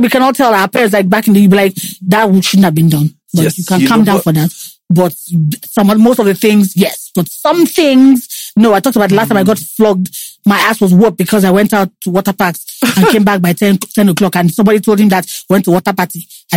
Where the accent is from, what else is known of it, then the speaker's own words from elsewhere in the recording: Lagos, Nigeria; We enjoyed life living even in Lagos. I grew up here in Lagos.